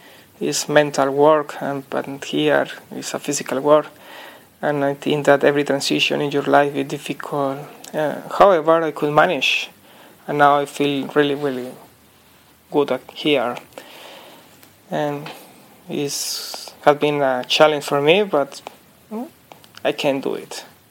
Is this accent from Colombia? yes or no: yes; Colombia; English is a second language; now in Australia; I am from Colombia. Now I am living in Australia.